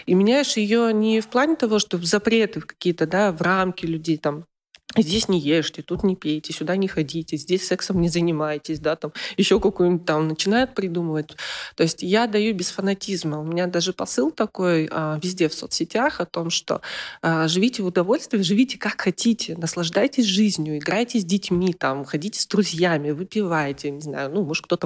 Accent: Far East, Russia; Я выросла в семье врачей восточной медицины, я выросла на Дальнем Востоке, 25 лет мы там прожили

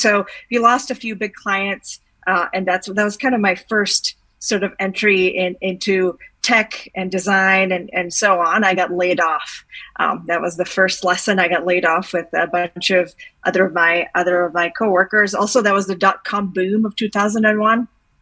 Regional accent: Bosnia & Herzegovina; English is a second language; I was born and raised in Bosnia

